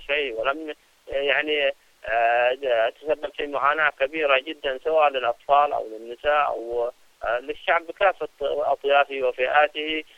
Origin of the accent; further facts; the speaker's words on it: Yemen; ونحن كشعب يمني